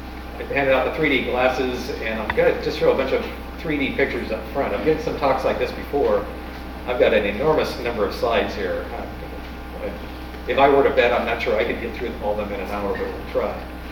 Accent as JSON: {"language": "English", "region": "Pacific Northwest", "country": "United States", "tie": "born there", "said": "I was born in the Pacific Northwest, so it's nice"}